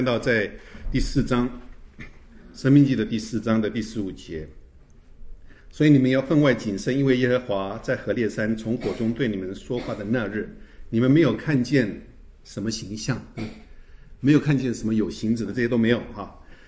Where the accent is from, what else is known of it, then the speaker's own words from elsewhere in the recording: Taiwan; 除了我这个从台湾来的，我仍旧在台湾